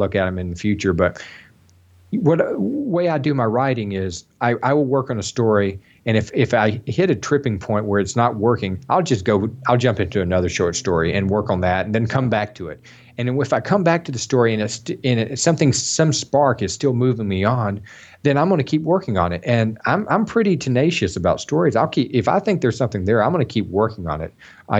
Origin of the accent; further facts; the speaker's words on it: Wetumpka, Alabama, United States; I grew up in central Alabama near Wetumpka. That's near Montgomery.